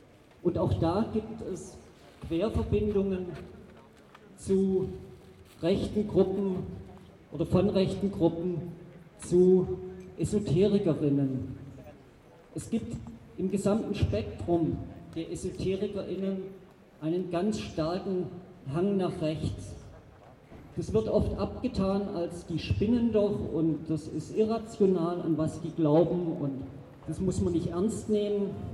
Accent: Stuttgart, Baden-Württemberg, Germany; ich komme aus Stuttgart und beobachte die Querdenker seit ihrem zweiten Auftritt.

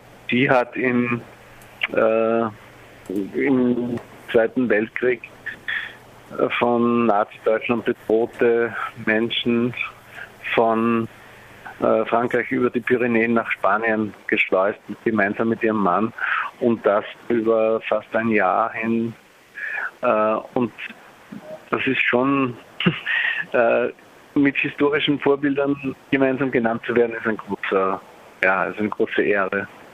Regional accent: Vienna, Austria; Und wir kommen ja aus Wien

